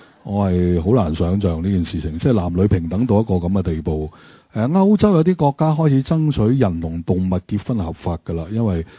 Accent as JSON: {"language": "Chinese", "country": "Hong Kong", "said": "我们香港人"}